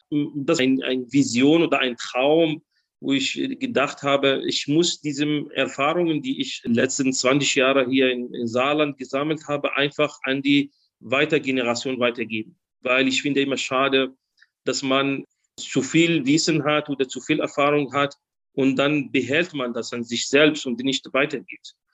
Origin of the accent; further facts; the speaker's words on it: Algeria; German is a second language; now in Germany; Also als Kind in Algerien, ich bin Abstammung aus Algerien